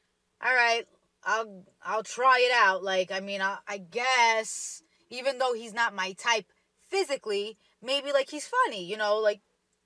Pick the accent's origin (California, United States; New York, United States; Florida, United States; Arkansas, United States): New York, United States; Staten Island; So we're on the phone, we're talking, and I can already hear, like, he's from the Bronx. I'm from Staten Island.